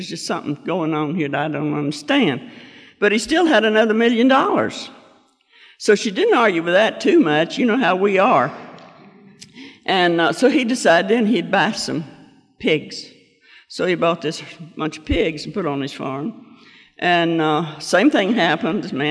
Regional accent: Kentucky, United States; I grew up in Kentucky, and I lived there the first 19 years of my life. I came from a good family.

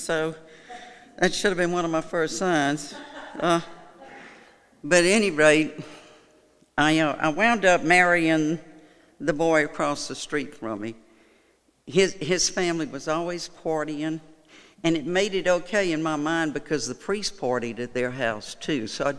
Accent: Baton Rouge, Louisiana, United States; I was raised in Baton Rouge, Louisiana. I was one of four girls. Raised Catholic, went to a Catholic school for 12 years.

